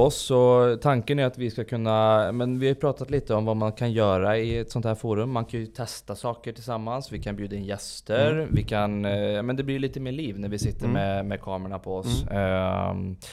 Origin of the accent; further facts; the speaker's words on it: Karlstad, Värmland, Sweden; Ja, jag inbillar mig att jag lyckas träna bort min dialekt